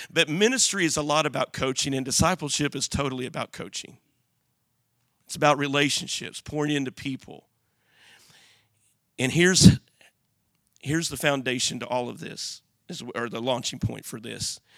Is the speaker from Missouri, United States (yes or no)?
no; Illinois, United States; And so I grew up in Southern Illinois, Uncle David, and all of those kind of stories and growing up.